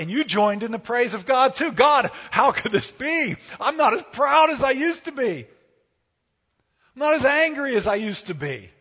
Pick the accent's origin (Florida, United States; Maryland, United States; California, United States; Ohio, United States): Maryland, United States; Gaithersburg; Do you remember how you grew up in Bethel Park and I grew up in Gaithersburg, Maryland